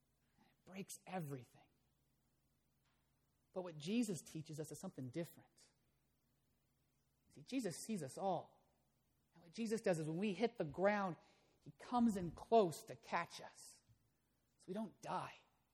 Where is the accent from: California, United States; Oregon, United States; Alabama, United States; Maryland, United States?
Oregon, United States; Portland; also born or lived in Nebraska; I said it's Oregon skydiving because I grew up in Portland. I'm from Nebraska, but I grew up here in the Northwest.